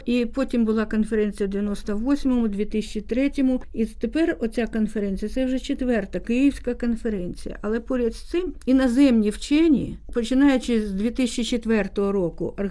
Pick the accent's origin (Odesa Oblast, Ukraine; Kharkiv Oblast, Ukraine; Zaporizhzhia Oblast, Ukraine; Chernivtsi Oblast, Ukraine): Kharkiv Oblast, Ukraine; Kharkiv; born there; now in Kyiv, Ukraine; Народилася в Харкові, але я все життя свідомо живу в Києві.